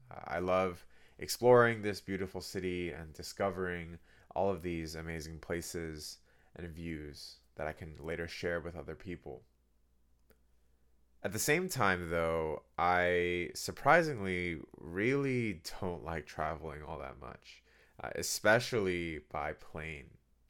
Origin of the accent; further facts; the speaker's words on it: Boston, Massachusetts, United States; the worst part of traveling by plane as a Bostonian in particular is getting to and from Logan Airport.